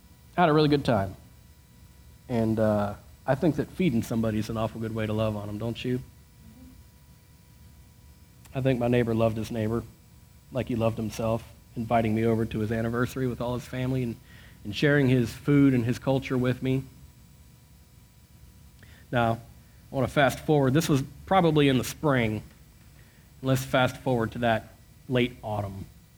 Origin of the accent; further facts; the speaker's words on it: Northern United States, United States; Because in case you haven't figured out, I'm not from the South. I'm a Yankee.